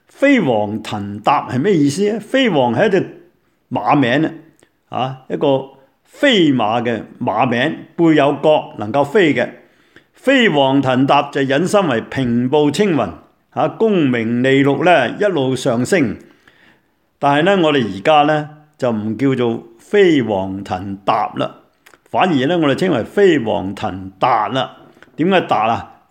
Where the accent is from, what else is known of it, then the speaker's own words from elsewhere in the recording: Guangdong, China; 我哋廣東人咧就稱呢個黃字叫大土黃